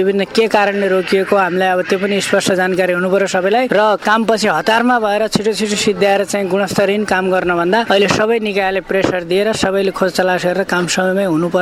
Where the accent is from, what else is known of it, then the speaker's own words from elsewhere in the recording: Bhurigaun, Lumbini Province, Nepal; श्री जगदम्ब उच्च माविको English teacher हो, मेरो घर यहीँ भुरीगाउँ हो।